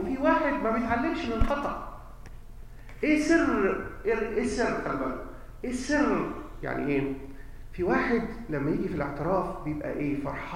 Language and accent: Arabic; Egypt; ودي عندنا إحنا كمصريين كتيرة أوي أوي أوي.